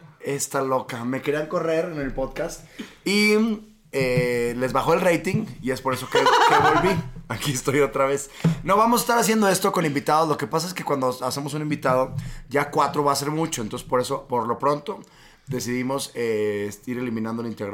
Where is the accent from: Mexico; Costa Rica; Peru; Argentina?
Mexico; así somos también los mexicanos y los latinos, muy dramáticos